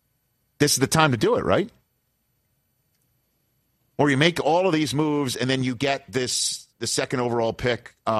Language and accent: English; Staten Island, New York, United States; told him I was from Staten Island